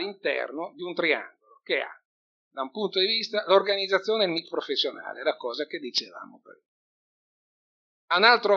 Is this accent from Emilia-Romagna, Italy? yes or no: yes; Emilia-Romagna, Italy; lo dico con grande confidenza perché sono emiliano anch'io